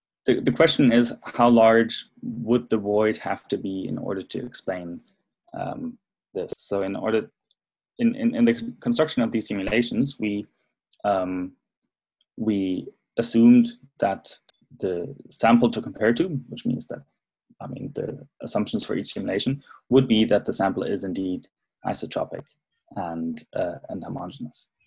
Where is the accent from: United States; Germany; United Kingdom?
Germany; Nuremberg, Bavaria; And so I'm showing you another picture, also done in my hometown in Nuremberg